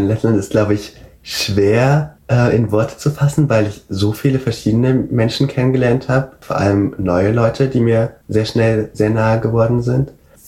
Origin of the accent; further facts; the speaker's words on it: Germany; now in Latvia; hat mich auch ein bisschen an mein Lieblingscafé in meiner Heimatstadt in Deutschland erinnert.